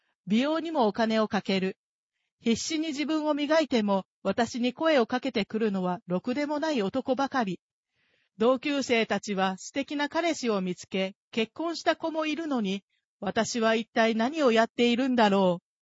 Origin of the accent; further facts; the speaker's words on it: Kagawa, Japan; 私は香川県で生まれ育ちました。公務員の父と母、兄、姉、私の5人家族です。若い頃に父が霊友会に入会したことで、私たちも教えにつなが